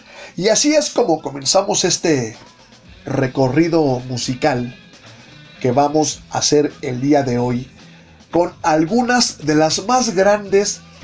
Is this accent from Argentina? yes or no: no; Mexico; ya que soy mexicano y eso es lo mejor que me pudo haber pasado en esta vida